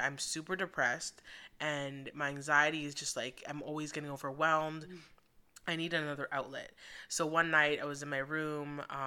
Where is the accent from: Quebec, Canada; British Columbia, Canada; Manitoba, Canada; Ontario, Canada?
Ontario, Canada; Oshawa; now in Ottawa, Canada; And I moved to Ottawa. I'm not from Ottawa. But I moved to Ottawa because I just needed to kind of get away from the city and even just where I was growing up, which is Oshawa.